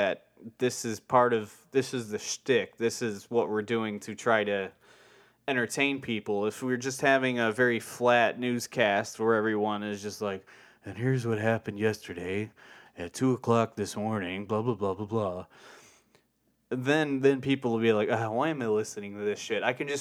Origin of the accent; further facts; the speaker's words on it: Chicago, Illinois, United States; I'm from Bridgeport. Fucking Mayor Daly's from there, guy. Mayor Daly. Well, he's not mayor anymore, so whatever. I don't care. This is the fucking mean streets of Chicago.